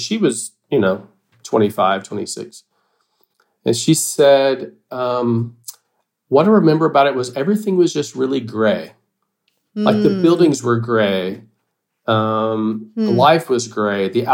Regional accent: Deep South, United States; And I grew up in the Bible Belt in the Deep South. And so there's a church on every corner.

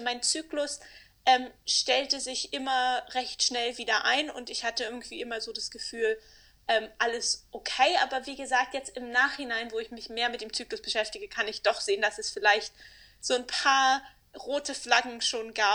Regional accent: Berlin, Germany; moved away as an adult; now in Vienna, Austria; ich bin 32 Jahre alt und bin gebürtige Berlinerin, wohne aber seit etwas mehr als einem Jahr mit meinem Partner in Wien.

